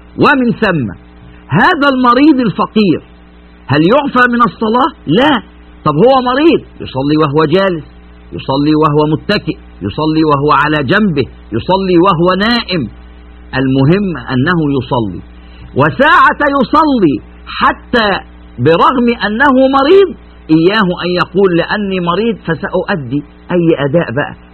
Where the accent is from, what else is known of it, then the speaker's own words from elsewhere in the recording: Egypt; يعني مثلا عندنا في مصر الظهر الساعة 12 مثلا والعصر 3:15